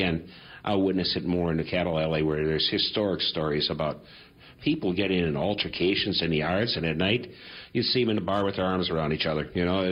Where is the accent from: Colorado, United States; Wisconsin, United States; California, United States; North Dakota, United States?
Wisconsin, United States; Brookfield; also born or lived in Milwaukee; Well, I'm a suburban kid. I was born in Milwaukee. Age 2, we moved to Brookfield.